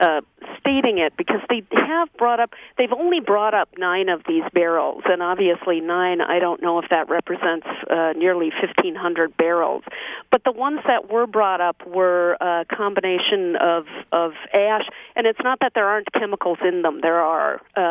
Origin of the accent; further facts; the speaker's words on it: Duluth, Minnesota, United States; Oh, well, one of the things, of course, is I'm originally from Duluth, Minnesota. And so for me, it was a chance to get back to my hometown, which I absolutely adore.